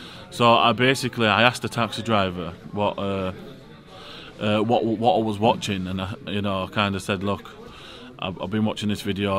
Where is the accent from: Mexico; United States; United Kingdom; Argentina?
United Kingdom; As British people, we don't have companionship.